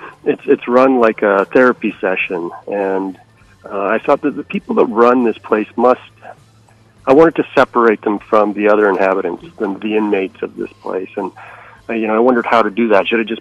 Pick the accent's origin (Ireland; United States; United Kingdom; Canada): Canada; Vancouver, British Columbia; also born or lived in Winnipeg; I'm based here in Vancouver. I was born in Winnipeg, and but moved here before my first birthday. My parents couldn't handle the winters there.